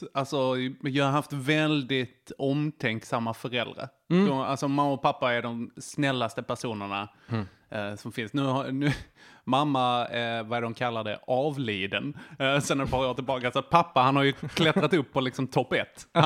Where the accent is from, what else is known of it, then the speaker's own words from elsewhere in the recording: Vellinge, Skåne, Sweden; Det är också, jag kommer ju från Vellinge utan från Malmö från början.